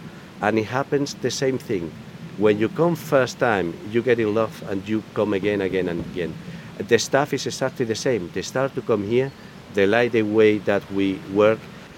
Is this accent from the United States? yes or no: no; Felanitx, Balearic Islands, Spain; I came from Felanitz. I was going to be here 1 or 2 years, 3 years. And now it's my 25th season.